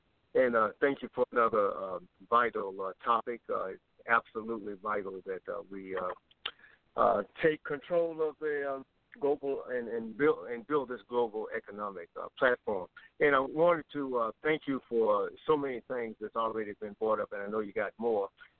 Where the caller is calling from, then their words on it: Richmond, United States; I'm calling from Richmond.